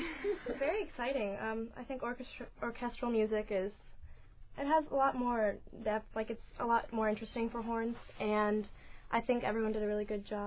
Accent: Champaign, Illinois, United States; From Champaign.

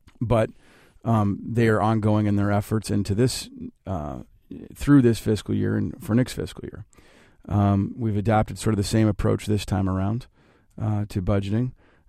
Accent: Charleston, Illinois, United States; Now, I grew up in Charleston, EIU, so I've been, I was new to U of I, as you mentioned, was been very much around higher education my entire life

